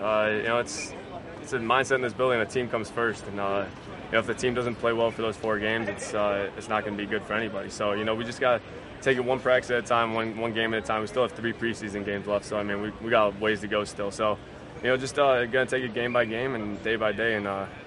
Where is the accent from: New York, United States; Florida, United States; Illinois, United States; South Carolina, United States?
Illinois, United States; Chicago; even though I'm from Chicago, I was like Brett Favre growing up.